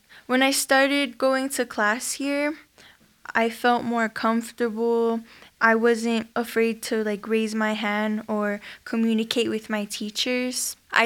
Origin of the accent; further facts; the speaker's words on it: United States; Yes, I'm Native American.